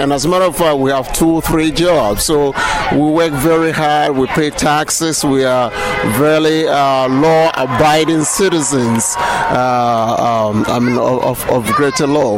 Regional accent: Ghana; I live in Law. I come from Ghana. I'm here with my family.

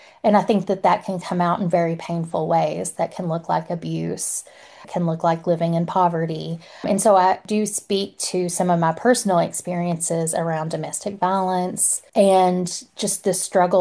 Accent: Appalachia, United States; in spite of being from Appalachia, but because I am from Appalachia.

